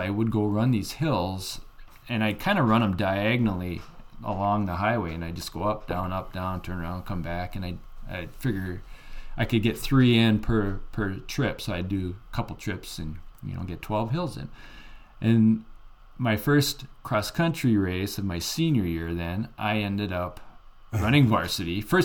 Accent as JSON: {"language": "English", "town": "White Pine", "region": "Michigan", "country": "United States", "tie": "born or raised there", "said": "I grew up in a small copper mining town of White Pine, Michigan. So it's 3 hours east of Duluth. right on the western end of Upper Michigan."}